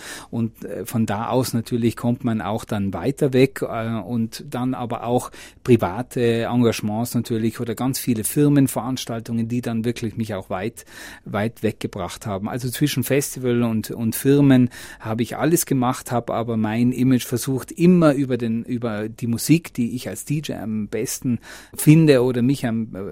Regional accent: South Tyrol, Italy; accent: South Tyrolean; moved away; Ich bin auch froh, dass ich mit den 21 Jahren jetzt im Ausland nicht meinen Südtiroler Dialekt verloren habe, dass ich immer noch mehr einbilde, akzentfrei Dialekt

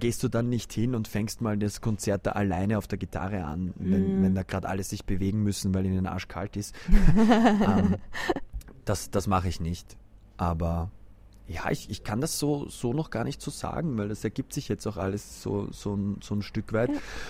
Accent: Austria; Ich kann Ski fahren, aber wenn ich jetzt als Österreicher sage, ich kann gut Ski fahren, dann würde ich die österreichischen Skifahrer beleidigen.

